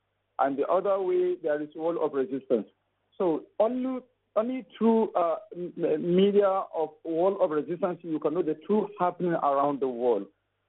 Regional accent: Bauchi, Nigeria; I am Nigerian. I'm from Bauchi State of Nigeria. I'm a journalist by profession and also a member of the Islamic movement in Nigeria.

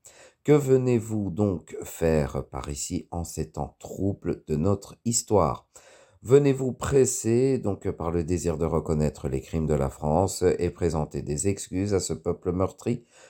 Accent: Cameroon; je suis heureuse que vous veniez dans mon pays d'origine, le Cameroun.

